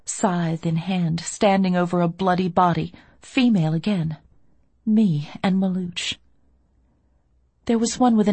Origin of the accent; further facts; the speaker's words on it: Deep South, United States; I grew up in the Deep South, in the heart of the Bible Belt